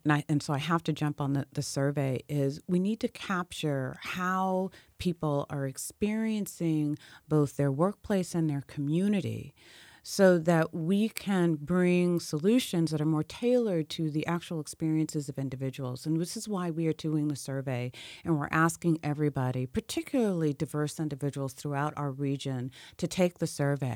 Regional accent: Atlanta, Georgia, United States; So I'm from Atlanta. You know, it's a big red state with a purple kind of city

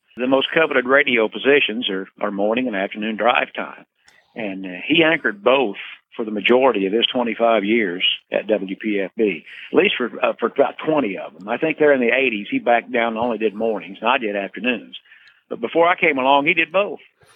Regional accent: Middletown, Ohio, United States; I grew up there in Middletown

